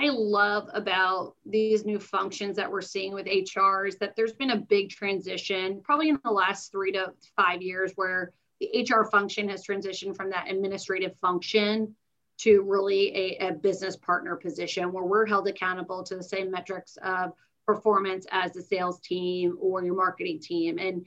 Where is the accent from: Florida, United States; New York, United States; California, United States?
Florida, United States; So I am actually born and raised here in South Florida.